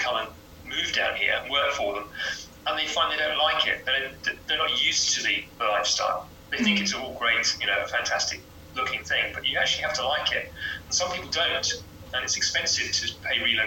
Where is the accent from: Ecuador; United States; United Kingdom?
United Kingdom; South East England; I mean, I grew up in Surrey and I knew about Goonhilly as a child.